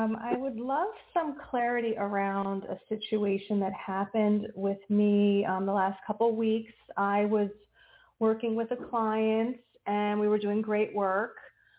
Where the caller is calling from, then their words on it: New Jersey, United States; New Jersey.